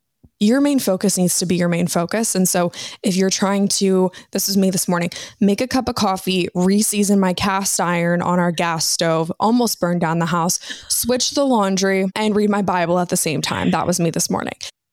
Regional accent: Maryland, United States; I am from Maryland. Currently, I live in Annapolis, which is like kind of like 45 minutes outside of DC

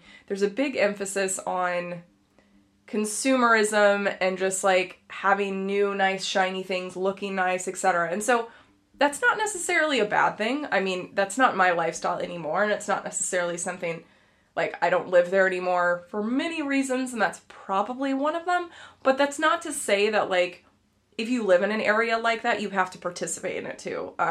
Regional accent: Dallas, Texas, United States; the long and the short of it is I am originally from Texas, from Dallas, and Dallas, if you're familiar with it, is, you know, very, it's a very interesting place to live.

